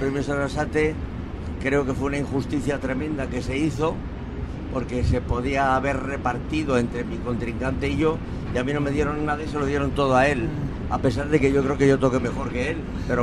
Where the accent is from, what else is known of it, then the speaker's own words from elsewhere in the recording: Valencia, Valencian Community, Spain; born there; nací en Valencia por motivos de la guerra, porque nací en 1937 en plena guerra, cuando mi padre vivía en Madrid